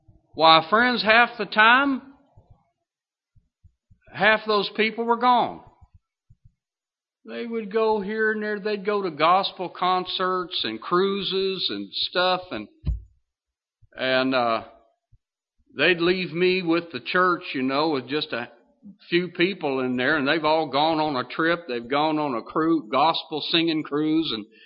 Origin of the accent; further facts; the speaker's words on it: Kentucky, United States; Well, I'm from Kentucky, and I've seen some of the old folk used to use that to find water.